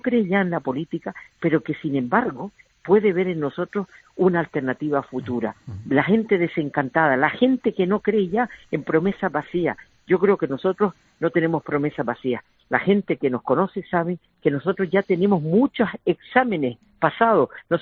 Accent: Gáldar, Canary Islands, Spain; estoy diciendo que las cosas funcionen como funcionan en mi pueblo, que es Galdar.

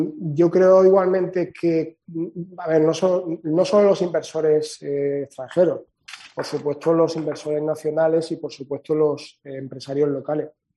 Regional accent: Málaga, Andalusia, Spain; como malagueño y como ciudadano de esta ciudad

